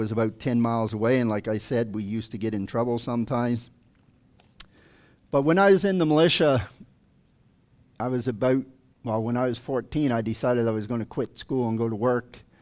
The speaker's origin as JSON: {"language": "English", "region": "New Brunswick", "country": "Canada", "tie": "born there", "said": "I was born in New Brunswick, and my dad was fairly old."}